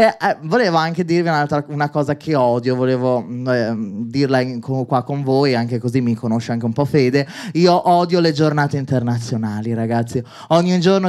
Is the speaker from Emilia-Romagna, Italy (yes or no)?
no; Milan, Lombardy, Italy; io sono milanese, 100% ci tengo, noi milanesi ci teniamo